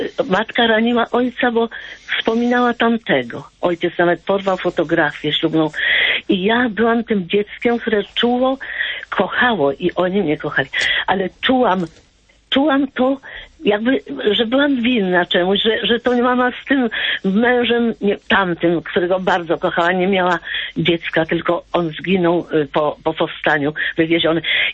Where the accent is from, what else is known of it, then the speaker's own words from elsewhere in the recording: Warsaw, Masovian Voivodeship, Poland; born there; Ja się urodziłam w gruzach Warszawy, 7 lat po wojnie.